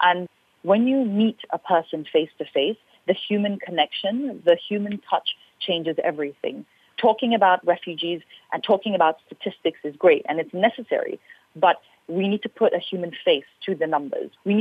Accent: Malaysia; as a Malaysian

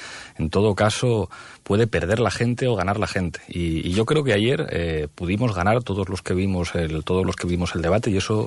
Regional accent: Spain; no la perderemos porque seguiremos siendo españoles

